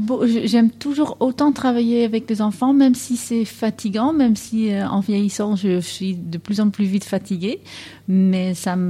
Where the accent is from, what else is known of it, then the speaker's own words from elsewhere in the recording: Netherlands; French is a second language; now in France; Tu as bien entendu que j'ai un accent. Je viens des Pays-Bas.